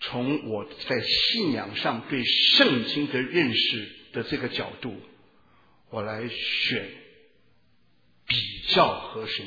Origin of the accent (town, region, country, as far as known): China